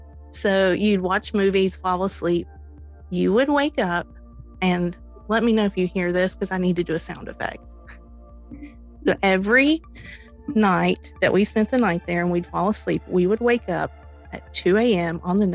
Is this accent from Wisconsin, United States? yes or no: no; Kentucky, United States; born there; I was born in Eastern Kentucky. That's where all my family is.